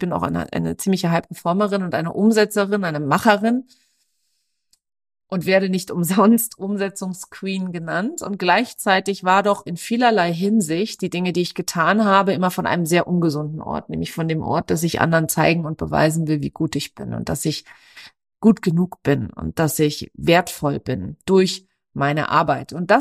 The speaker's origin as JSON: {"language": "German", "country": "Germany", "tie": "born or raised there", "said": "weil ich bin mehr oder minder in Diskotheken groß geworden. Meine Eltern hatten ganz viele großartig laufende Diskotheken im Südwesten von Deutschland"}